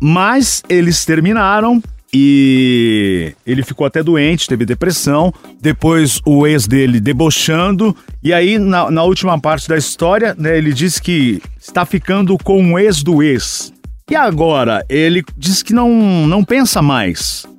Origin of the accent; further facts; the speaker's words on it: Belo Horizonte, Minas Gerais, Brazil; 25 anos, sou de BH.